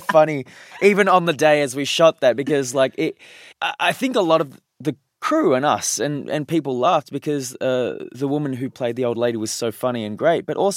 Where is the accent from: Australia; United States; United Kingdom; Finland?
Australia; Growing up in Australia, I inherently just didn't feel like that part of my identity was ever really something that I could be proud